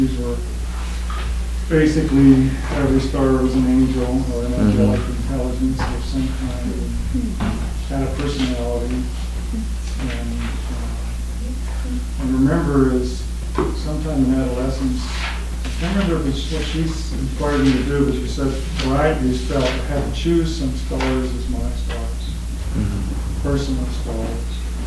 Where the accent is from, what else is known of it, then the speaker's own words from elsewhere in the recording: New York City, New York, United States; Well, I grew up in New York City, so there wasn't a lot in the way of trees or greenery.